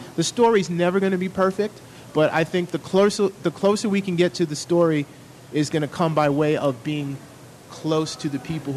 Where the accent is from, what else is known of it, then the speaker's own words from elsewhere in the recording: New York City, New York, United States; you know, growing up in New York City in the 70s, 80s, you could look at someone and based on how they were dressed, this person is from Brooklyn, this person is from Queens.